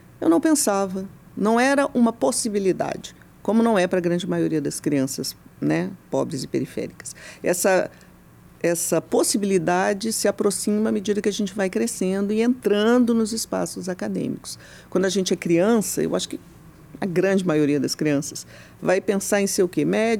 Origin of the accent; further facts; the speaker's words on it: Nova Iguaçu, Rio de Janeiro, Brazil; Mas eu cresci em Nova Iguaçu, que é uma cidade do lado.